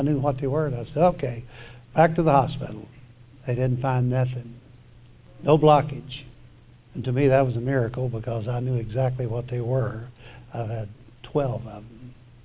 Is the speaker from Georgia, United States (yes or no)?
no; Dover, Arkansas, United States; I'm from Dover, Arkansas.